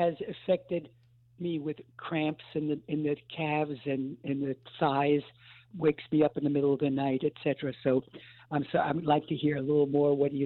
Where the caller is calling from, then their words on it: North West England, United Kingdom; I'm from Cheshire, not from Chester.